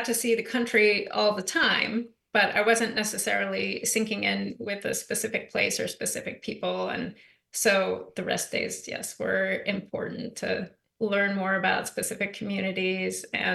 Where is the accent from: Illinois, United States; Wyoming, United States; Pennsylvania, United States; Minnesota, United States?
Wyoming, United States; Wyoming is my home state where I grew up.